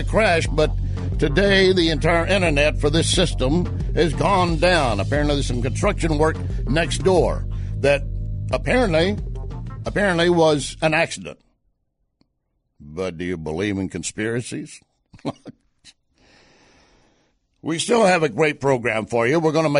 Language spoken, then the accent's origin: English; Texas, United States; And it's not a BS just because I'm from Texas.